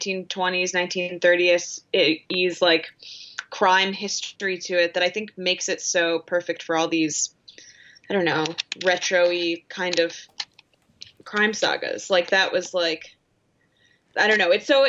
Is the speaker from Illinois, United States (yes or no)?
yes; Chicago, Illinois, United States; I almost had just like a full-on meltdown as a Chicagoan and as sort of a fan of like the Nolan Batmans. I was like, Gotham is Chicago.